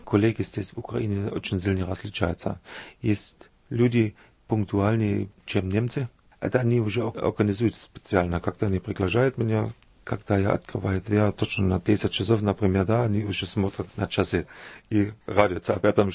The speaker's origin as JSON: {"language": "Russian", "town": "Saalfeld", "region": "Thuringia", "country": "Germany", "second_language": "Russian", "said": "Я из Восточной Германии, из Туринге, один маленький город недалеко от Веймара, Зальфельд, недалеко от Туринский лес, самый большой лес в Германии."}